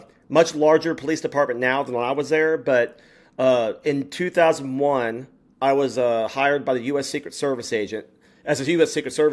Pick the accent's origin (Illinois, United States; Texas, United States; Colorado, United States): Texas, United States; I grew up in Texas, but I graduated college near Kansas City